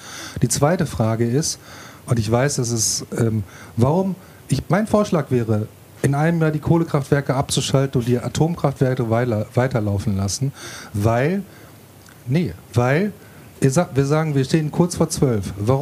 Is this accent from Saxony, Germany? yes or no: no; North Rhine-Westphalia, Germany; Ich komme aus dem Sauerland.